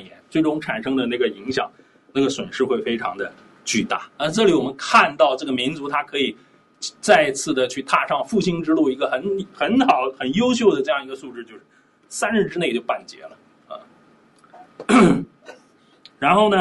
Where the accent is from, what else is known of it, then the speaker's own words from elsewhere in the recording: China; 我们中国人说历史都是任人装扮的小姑娘